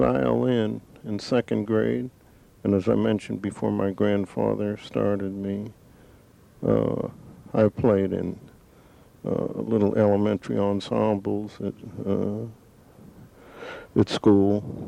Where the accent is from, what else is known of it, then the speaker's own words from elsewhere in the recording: McDonald, Pennsylvania, United States; also born or lived in Pittsburgh; Now, I lived and was reared right outside of Pittsburgh, 18 miles west of Pittsburgh, a small suburban community by the name of McDonald, Pennsylvania.